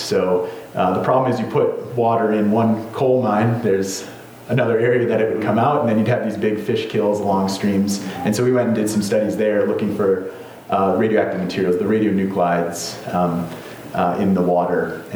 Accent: Wisconsin, United States; including my hometown in Wisconsin.

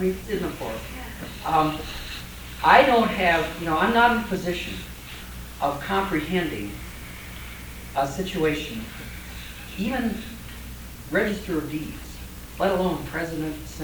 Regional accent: United States; No matter where I go in the world, I'm an American. I mean, I'm stamped with that.

